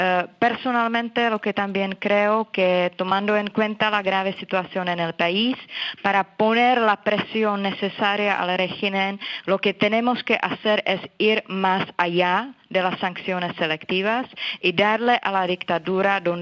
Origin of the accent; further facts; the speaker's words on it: Czechia; Yo nací y crecí en Checoslovaquia bajo el régimen comunista. Nosotros, checos, hemos vivido bajo una dictadura